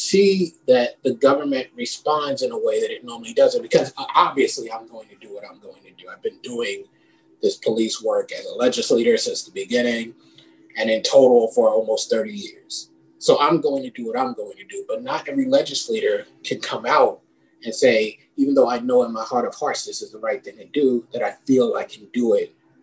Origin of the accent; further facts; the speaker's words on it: Bronx, New York, United States; And when I was a kid, I grew up in the Bronx and had to run away from police.